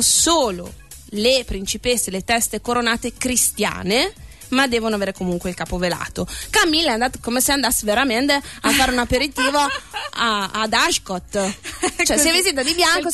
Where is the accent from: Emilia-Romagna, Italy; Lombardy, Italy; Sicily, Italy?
Lombardy, Italy; Guidizzolo; born there; Cioè, è anche nel mio paese natale.